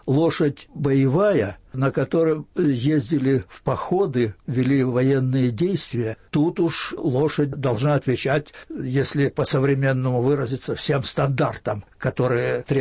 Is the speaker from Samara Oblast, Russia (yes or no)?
no; Kursk Oblast, Russia; also born or lived in Moscow; Я уроженец Курской области, долгое время в Москве жил